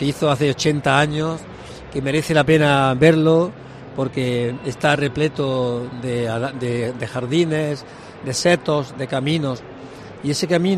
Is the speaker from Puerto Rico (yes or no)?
no; Alcaudete, Andalusia, Spain; este pueblo, mi pueblo, se transforma, nos transformamos, somos todos guerreros, todos somos freires, todos somos medievales, disfrutamos plenamente de las fiestas Calatravas en un entorno único como es precisamente el castillo de Alcaudete